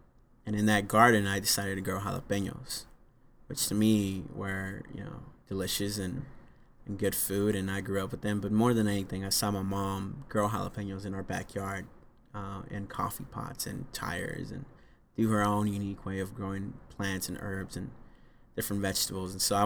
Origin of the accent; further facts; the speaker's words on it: Los Angeles, California, United States; You know, I grew up in South Central, didn't have much, grew up poor